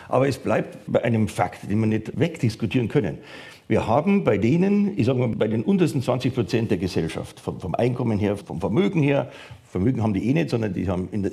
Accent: Munich, Bavaria, Germany; now in Berlin, Germany; wenn sie nach München geht, wo meine Heimatstadt ist

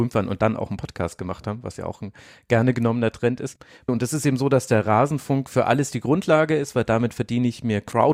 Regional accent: Munich, Bavaria, Germany; ich komme aus München oder lebe und arbeite jetzt in München

